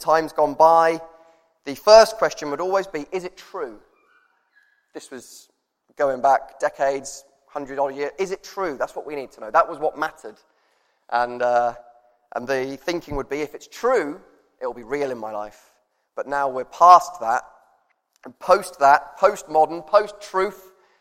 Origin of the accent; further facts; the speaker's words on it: England, United Kingdom; But because we're English, he said, no, don't make me a chicken pie.